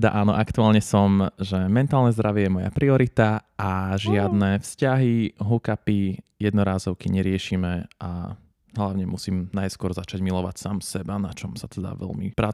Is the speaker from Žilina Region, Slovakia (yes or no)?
no; Bratislava, Bratislava Region, Slovakia; Som originálne z Bratislavy, z Podunajských Biskupíc. Aktuálne je tam geriatrická nemocnica, ale kedysi sa tam aj reálne rodili malé deti